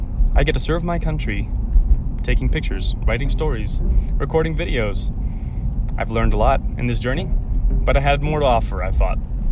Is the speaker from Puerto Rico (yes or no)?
yes; Puerto Rico; accent: not really Puerto Rican, not really American; English is a second language; moved away; I learned English from people with all kinds of different accents, and so I developed a kind of weird, not really Puerto Rican accent, not really American accent when I moved here.